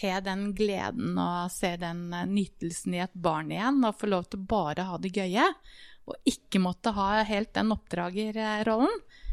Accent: Drammen, Buskerud, Norway; accent: Eastern Norwegian; now in Bergen, Norway; Jeg er drammenser. Hører du på dialekten min at jeg er fortsatt østlending.

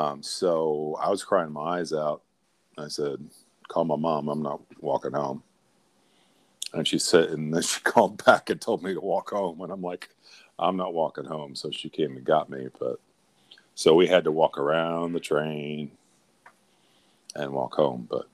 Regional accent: Anderson, Indiana, United States; I'm originally from Anderson.

